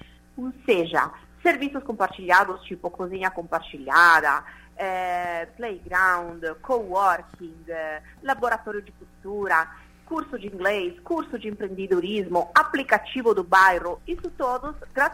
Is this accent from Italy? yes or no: yes; Italy; Portuguese is a second language; moved away as an adult; now in Brazil; vocês já entenderam, né, do sotaque … não é daqui, eu moro aqui há 8 anos, brasileira adoptada, mas na realidade sou italiana.